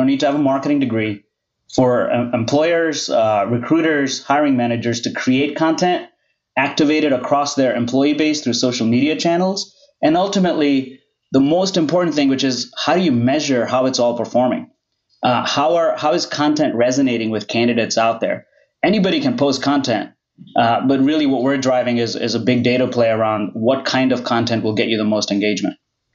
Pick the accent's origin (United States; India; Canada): India; I grew up in India. Lots of travel.